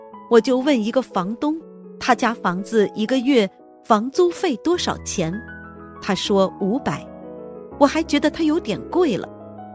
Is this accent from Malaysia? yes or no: yes; Malaysia; now in Australia; 我是来自马来西亚的佛友，在澳洲生活五年了。